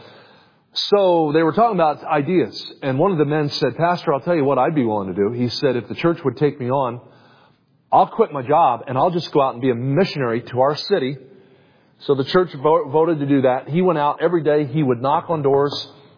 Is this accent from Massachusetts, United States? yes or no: no; New Jersey, United States; I mean, I grew up in South Jersey.